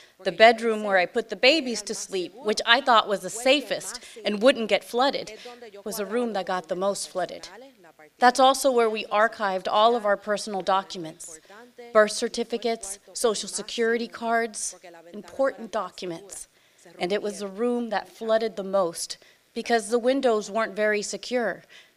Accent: Caguas, Puerto Rico; also born or lived in Carolina; I am from Carolina, Puerto Rico. I'm originally from Caguas, and I moved to Carolina 5 years ago. I lived in a neighborhood called Savannah Gardens.

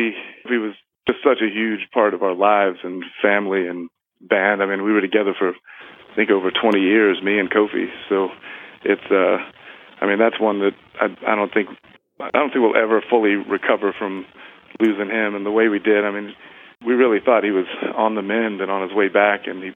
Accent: Jacksonville, Florida, United States; we started in Jacksonville in my hometown

